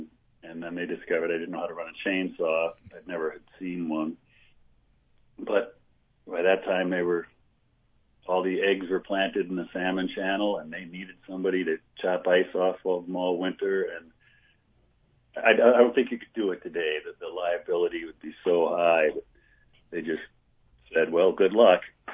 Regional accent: Milwaukee, Wisconsin, United States; I grew up in Milwaukee, Wisconsin, and when we got to the Tetons, I just took a look at those mountains and thought, wow, that's incredible.

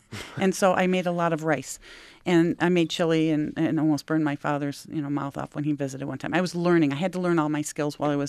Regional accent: Buffalo, New York, United States; It was in south of Buffalo. So I finished high school.

